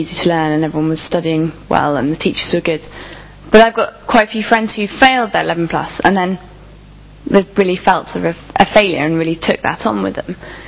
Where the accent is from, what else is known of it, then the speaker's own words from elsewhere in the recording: South East England, United Kingdom; I grew up in Kent, and where we still have grammar schools.